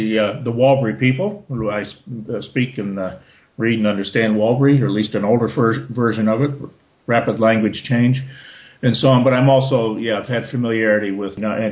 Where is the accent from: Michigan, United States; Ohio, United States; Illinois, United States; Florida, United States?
Ohio, United States; Fostoria; born there; I was born in Fosteria, Ohio, 1951. Grew up in a Christian family, actually an Evangelical United Brethren Church.